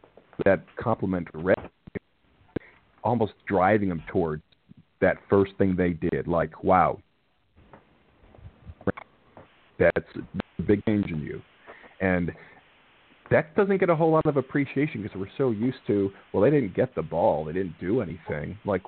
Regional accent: Chicago, Illinois, United States; he had brought championships to Chicago, which is my hometown, many of them.

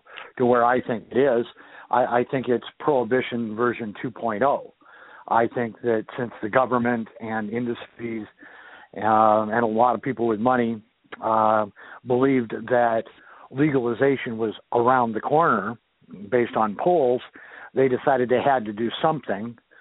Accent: Seattle, Washington, United States; Well, I was born and raised in Seattle, but I moved away for several years.

